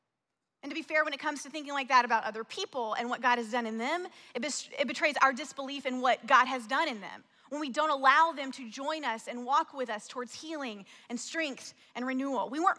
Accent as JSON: {"language": "English", "region": "the South", "country": "United States", "tie": "born or raised there", "accent": "Southern", "said": "I grew up in the South. Some of you can hear the accent a little bit and some of the things that I've said. I've tried to get rid of the accent. It stays with me. I can't deny it."}